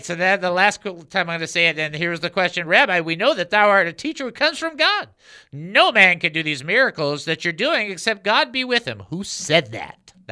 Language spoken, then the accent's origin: English; Detroit, Michigan, United States; Well, I'm from Detroit, so there's no hope for me.